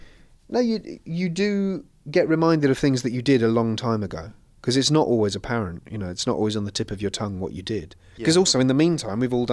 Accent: England, United Kingdom; because I'm not allowed to say I'm good because I'm English.

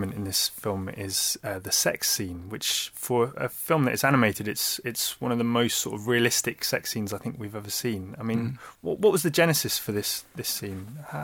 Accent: United Kingdom; as a British person to hear.

